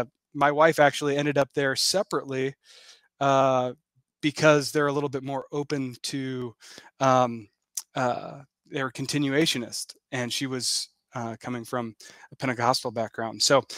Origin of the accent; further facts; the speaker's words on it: Fort Wayne, Indiana, United States; And when we moving back to Fort Wayne, Indiana, which is my hometown, and heard providentially that there was a PCA church there.